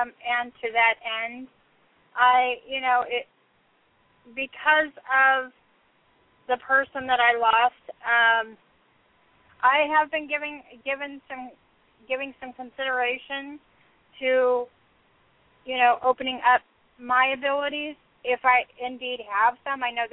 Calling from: San Diego, California, United States; I'm calling from San Diego, California.

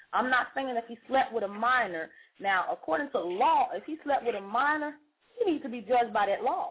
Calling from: Miami, Florida, United States; I'm calling from Miami, Florida

